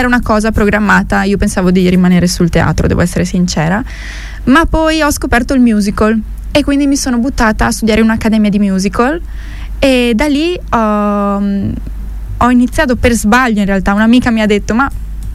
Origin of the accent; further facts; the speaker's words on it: Friuli-Venezia Giulia, Italy; Beh, praticamente in realtà io sono qua friulana